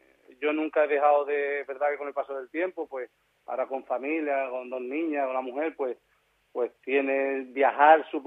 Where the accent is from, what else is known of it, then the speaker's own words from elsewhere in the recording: Los Corrales, Spain; Yo siempre he alardeado de ser de los Corrales y siempre creo que he sido un buen embajador de mi pueblo